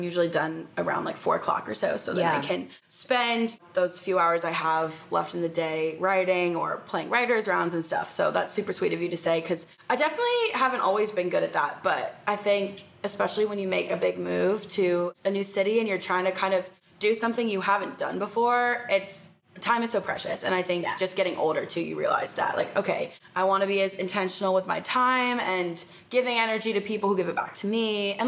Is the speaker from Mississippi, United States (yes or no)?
no; Charlottesville, Virginia, United States; also born or lived in Massachusetts / North Carolina; now in Nashville, United States; Yeah, so I am originally from Charlottesville, Virginia, and honestly, kind of up and down the East Coast. I went to boarding school in Massachusetts for high school and then college in North Carolina